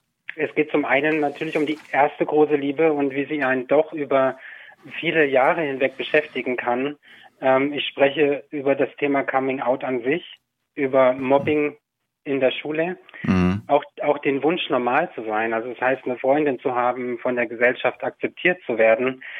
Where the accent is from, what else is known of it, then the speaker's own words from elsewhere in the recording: Thuringia, Germany; born there; now in Westallgäu, Germany; Also ich wurde 1980 in Thüringen geboren und seit über 3 Jahren lebe ich jetzt in meiner Wahlheimat, dem wunderschönen Westallgäu.